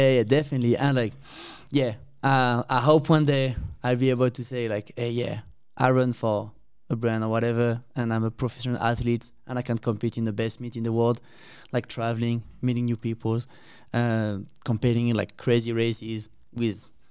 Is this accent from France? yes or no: yes; south of France, France; English is a second language; But no, I always like lived in the south of France. I did my high school, like elementary school, high school, and everything like in the south of France.